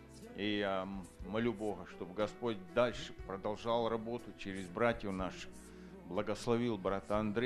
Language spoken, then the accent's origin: Russian; Oregon City, Oregon, United States; я из Орегон Сити, со штата Орегон.